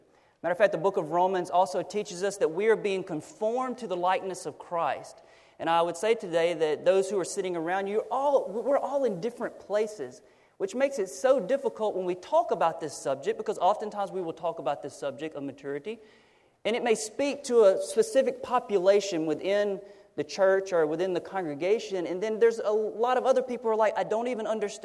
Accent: Louisiana, United States; moved away as an adult; We originally both are from the South. I'm originally from Louisiana, and my wife is from South Carolina.

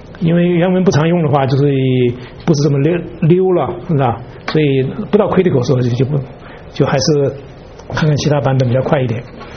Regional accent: China; 我们中国人你翻一个借东风，你说怎么样？

